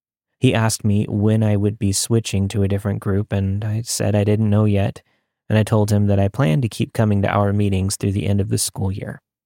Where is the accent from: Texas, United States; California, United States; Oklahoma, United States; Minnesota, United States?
California, United States; Los Angeles; I grew up in Los Angeles, but not the touristy part. My neighborhood had liquor stores every few blocks and corner shops with thick plexiglass windows.